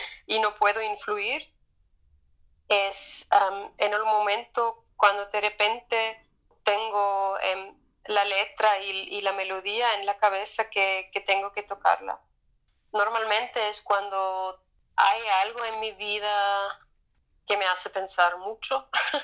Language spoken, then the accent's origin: Spanish; Austria; accent: Austrian dialect; first language Austrian German dialect; Spanish is a second language; Pero así es que tal vez después del dialecto austríaco, el español para mí es la lengua más cercana